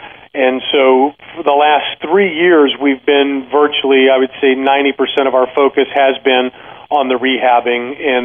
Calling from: Florida, United States; I'm right outside of Tampa, so okay. Sunny Florida.

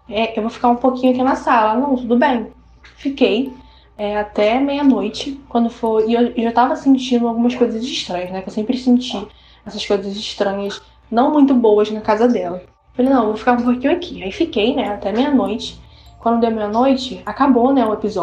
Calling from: Rio de Janeiro, Brazil; tenho 20 anos, sou do Rio de Janeiro, capital.

